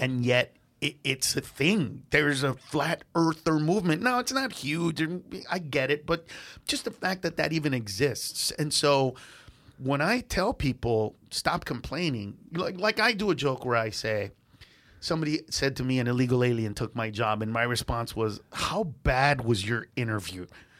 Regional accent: Honduras; And I said, why do you keep calling me Mexican? I'm from Honduras.

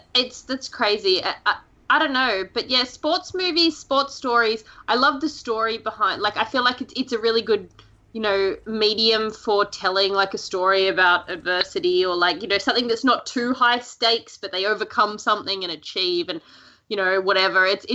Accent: Australia; because obviously I'm Australian

